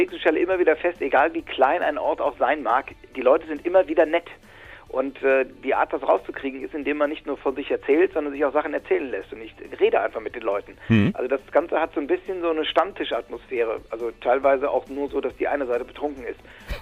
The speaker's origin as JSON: {"language": "German", "town": "Bonn", "region": "North Rhine-Westphalia", "country": "Germany", "tie": "born or raised there", "said": "Ich bin Bonner, bin nicht gebürtiger Bonner, aber ich bin mit 10 Jahren in Bonn gewohnt"}